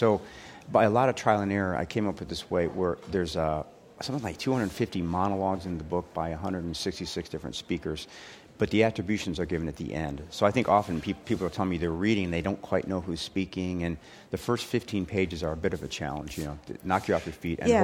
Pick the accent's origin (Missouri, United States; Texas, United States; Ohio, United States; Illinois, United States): Illinois, United States; Chicago; Yeah, I grew up in Chicago, and I guess it's vaguely working class environment.